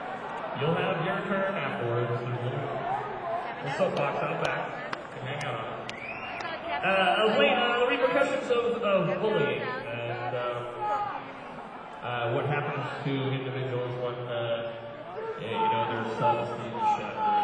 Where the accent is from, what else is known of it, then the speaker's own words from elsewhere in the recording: Pinole, California, United States; a kid that I grew up with back in Pinole, California.